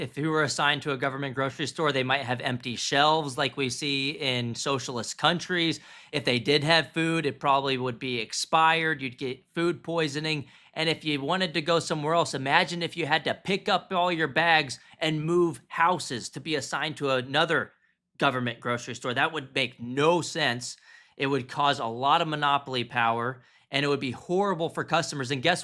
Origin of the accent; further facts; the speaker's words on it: Texas, United States; we have found in states like my home state of Texas, other red states that have banned critical race theory